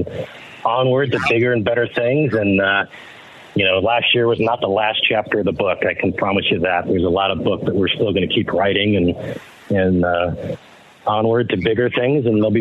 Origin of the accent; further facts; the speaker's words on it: Detroit, Michigan, United States; mine was Ernie Harwell growing up in Detroit.